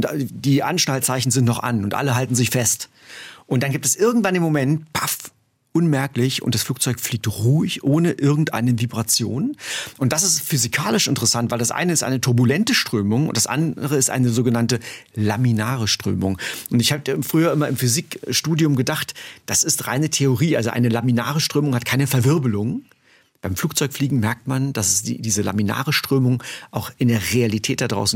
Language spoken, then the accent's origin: German; Brandenburg, Germany; ich komme aus Brandenburg, ich komme aus dem Osten. Ich habe kennengelernt, was es bedeutet, in einer nicht freien Gesellschaft aufzuwachsen.